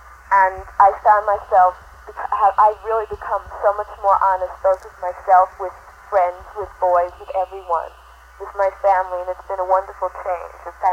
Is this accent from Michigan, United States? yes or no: no; Roslyn Heights, New York, United States; Hello, I'm from Long Island, from Roslyn Heights